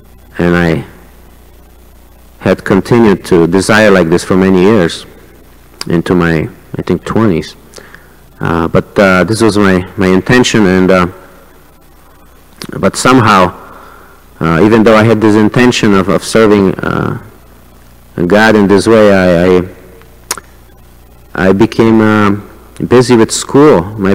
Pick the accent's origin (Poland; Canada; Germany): Poland; English is a second language; now in Chicago, United States; when I came from Poland many years ago, I had this idea in mind.